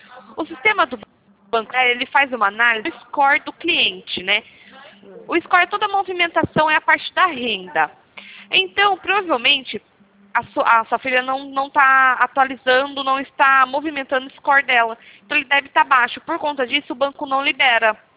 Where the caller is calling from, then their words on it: Piracicaba, São Paulo, Brazil; Eu sou daqui de Piracicaba, São Paulo. Um pouquinho longe.